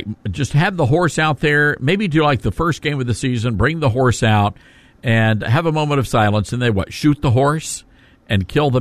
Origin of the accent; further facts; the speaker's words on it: Southern United States, United States; I just want to say this as a Southerner.